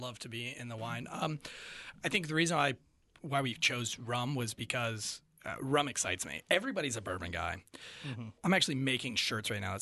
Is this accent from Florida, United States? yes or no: yes; St. Augustine, Florida, United States; born there; I've got a whole sleeve of tattoos that are pirate related because I was born in St. Augustine, Florida. And so it's a lot of pirate history there.